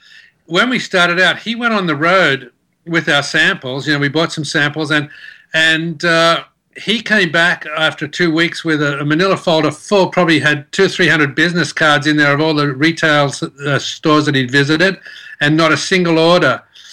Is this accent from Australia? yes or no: yes; Western Australia, Australia; because I was from Western Australia